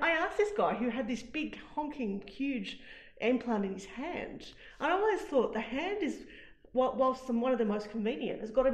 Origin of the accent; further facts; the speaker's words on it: Australia; I'm Australian.